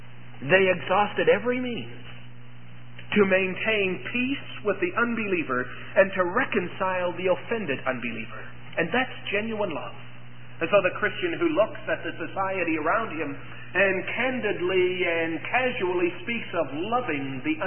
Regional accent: Scotland, United Kingdom; and so I'm not knocking Scotch people, and I know that that's true of many of us as Scottish people.

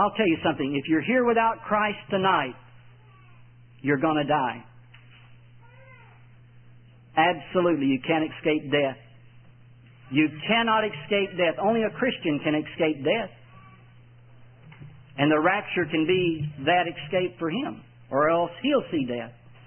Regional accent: Texas, United States; I'm gullible. I'm from Texas. I'll believe it.

